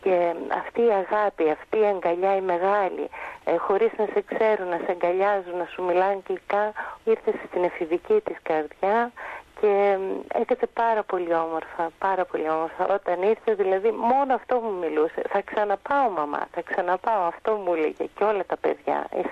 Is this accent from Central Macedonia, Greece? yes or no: yes; Serres, Central Macedonia, Greece; Εμείς που είμαστε από τις Σέρες το γνωρίζουμε